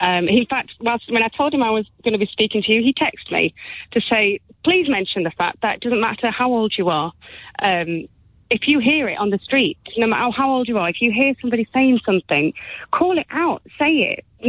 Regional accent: Chesterfield, East Midlands, United Kingdom; From Chesterfield.

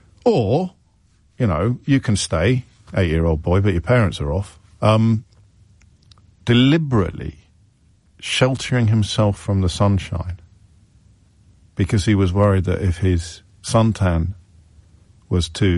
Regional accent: Ireland; Look, I'm Irish, and I can be a bit of a troublemaker

